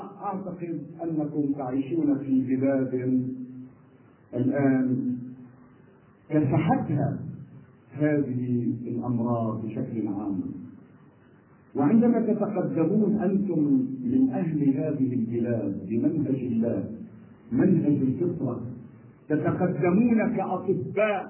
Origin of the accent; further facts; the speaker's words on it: Lebanon; وهنالك تسجيل فيلم عندنا في لبنان